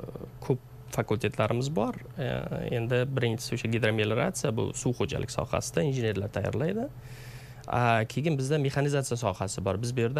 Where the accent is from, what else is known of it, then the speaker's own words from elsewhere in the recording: Surxondaryo Region, Uzbekistan; Mani yoshligim o'sha Qora daryoda o'tgan, cho'milib, To'polangda ham o'tgan. Keyin bizni qishlog'imiz tepasidan o'tadi To'polang daryosi. Oxir oqibat o'sha Surxondaryo sohili.